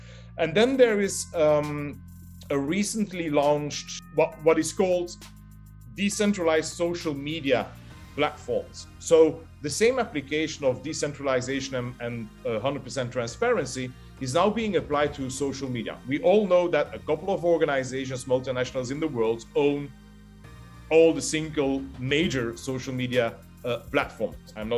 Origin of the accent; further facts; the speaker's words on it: Belgium; I'm originally from Belgium